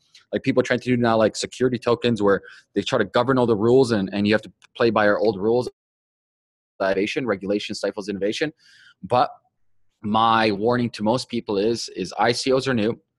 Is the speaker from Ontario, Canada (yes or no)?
yes; Toronto, Ontario, Canada; Yeah, well, I'm from Toronto, so I don't want to sound like pompous